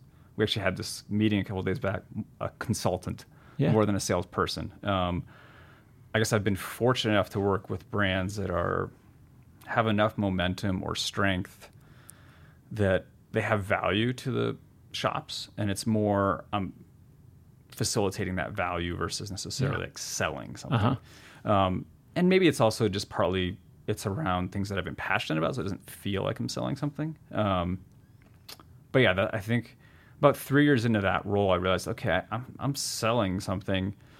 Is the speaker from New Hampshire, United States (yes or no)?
yes; New Hampshire, United States; also born or lived in Vermont, United States; which for me was important growing up in New Hampshire and you know, Vermont